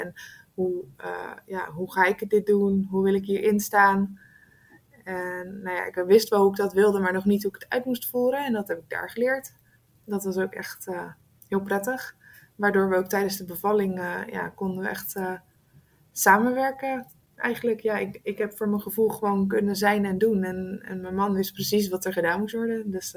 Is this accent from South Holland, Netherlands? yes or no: yes; Hellevoetsluis, South Holland, Netherlands; moeder van Willem en getrouwd met … We komen uit Hellevoetsluis.